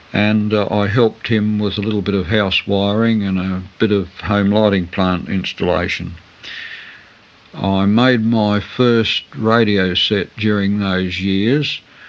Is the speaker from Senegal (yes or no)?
no; South Australia, Australia; also born or lived in Adelaide; I was born in Adelaide in 1923, and when I was about 18 months of age, my parents took me to Lamoureux out in the Murray Mallee. I attended the Lamoureux School and the Lamoureux District High School.